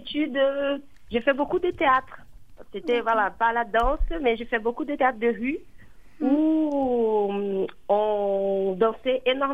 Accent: Rio de Janeiro, Brazil; French is a second language; now in Lyon, France; Oui, du Brésil, oui, Rio de Janeiro.

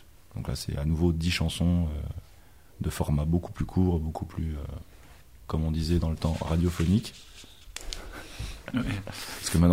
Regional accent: Lyon, Auvergne-Rhône-Alpes, France; Oui, voilà, on est de Lyon.

